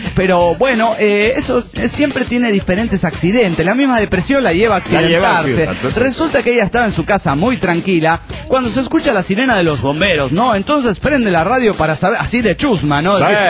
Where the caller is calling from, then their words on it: Guadalajara, Jalisco, Mexico; Desde Guadalajara, Jalisco, México.